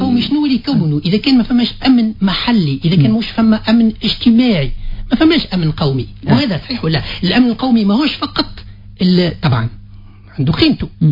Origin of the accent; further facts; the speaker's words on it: Tunisia; حتى احنا كتونسيين مرتبطة شيء طبيعي